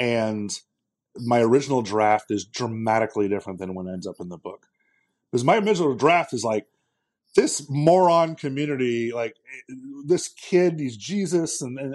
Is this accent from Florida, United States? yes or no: yes; Miami, Florida, United States; I mean, I wasn't even in Miami at that point. I was still in the Army.